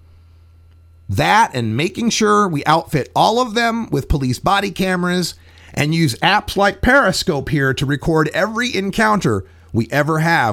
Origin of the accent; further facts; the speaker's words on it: Boise, Idaho, United States; And my hometown of Boise, Idaho. Go Broncos.